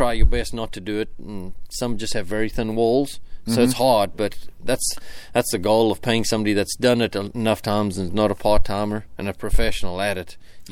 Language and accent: English; South Africa; now in United States; So I came originally from South Africa, and I came to horseshoeing school in Shelbyville.